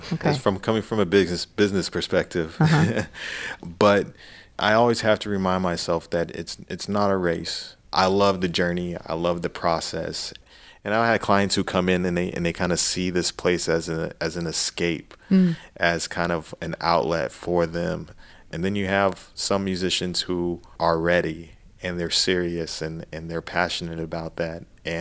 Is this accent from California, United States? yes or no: yes; California, United States; now in Elyria, United States; I do like the small town community. That's where I grew up in California.